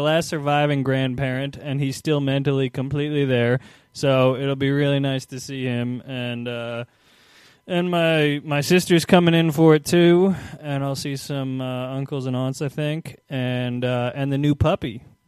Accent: Virginia, United States; Yeah, and my hometown is not as southern feeling as your hometown, but it is Virginia, and it is a very different environment than here.

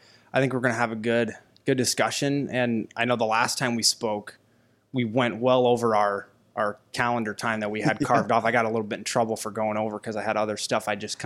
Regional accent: Ankeny, Iowa, United States; I grew up in Iowa. I grew up in Ankeny, Iowa.

